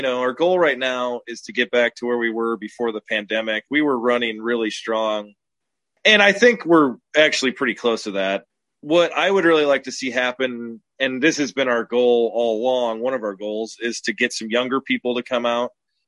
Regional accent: Chicago, Illinois, United States; I grew up near Chicago, and a friend's dad, who was a drummer, took me to a blues jam

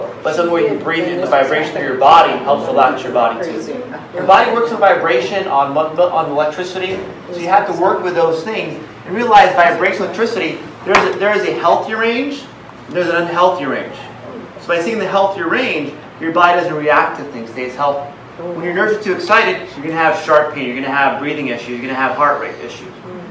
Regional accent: Philippines; now in United States; Yeah, I'm Filipino.

